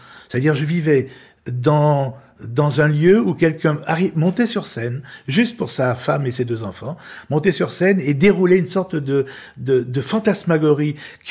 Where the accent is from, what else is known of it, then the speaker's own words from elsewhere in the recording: Lyon, Auvergne-Rhône-Alpes, France; et Lyon, puisque mon père est de Lyon et j'ai été élevé à Lyon.